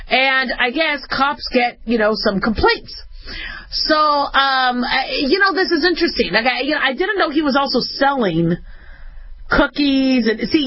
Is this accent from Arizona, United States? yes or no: yes; Phoenix, Arizona, United States; I grew up in Phoenix. I mean, having trees, big trees in your lawn is a gift.